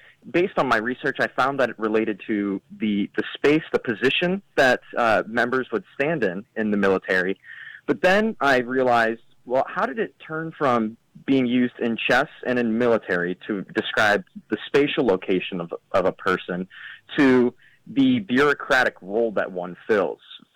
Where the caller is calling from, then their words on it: Columbia, Missouri, United States; I'm calling from Columbia, Missouri.